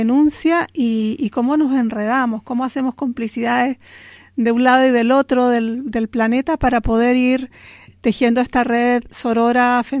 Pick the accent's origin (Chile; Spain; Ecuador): Chile; moved away as an adult; hablábamos nosotras como migrantas chilenas